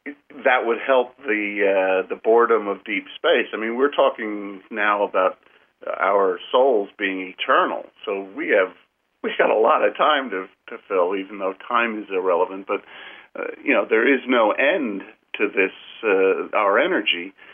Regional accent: Kentucky, United States; born there; the fact is that I was born in Kentucky

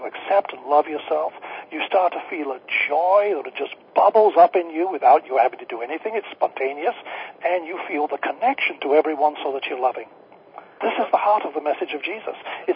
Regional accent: Yorkshire and the Humber, United Kingdom; I grew up in the Church of England, in Yorkshire, in England

